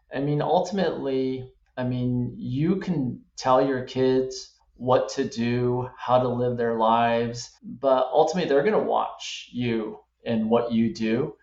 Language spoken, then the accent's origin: English; Tucson, Arizona, United States; And I'm from Tucson. I've never kayaked or rode a boat before.